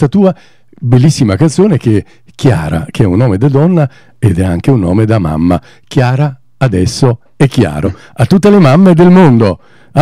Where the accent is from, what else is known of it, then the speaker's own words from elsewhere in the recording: Saviano, Campania, Italy; Io, il mio paese si chiama Saviano